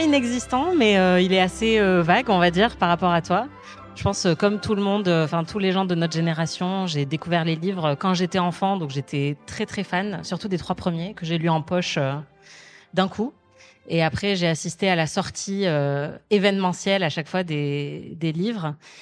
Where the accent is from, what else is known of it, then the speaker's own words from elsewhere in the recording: Toulouse, Occitanie, France; Donc désolée, je suis toulousaine